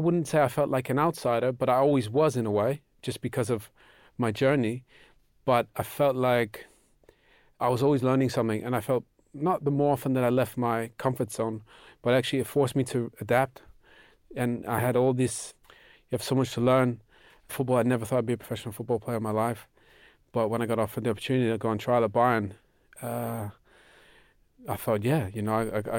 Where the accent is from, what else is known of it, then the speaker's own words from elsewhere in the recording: Canada; You know, I grew up in Canada. I was born and raised there.